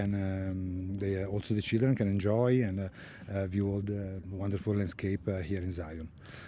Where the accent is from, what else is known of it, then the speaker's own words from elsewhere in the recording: Genoa, Liguria, Italy; English is a second language; I come from Genova in Italy.